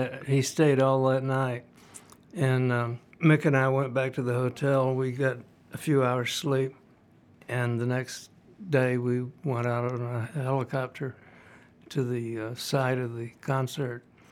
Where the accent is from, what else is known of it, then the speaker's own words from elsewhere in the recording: Memphis, Tennessee, United States; told him I was from Memphis and I knew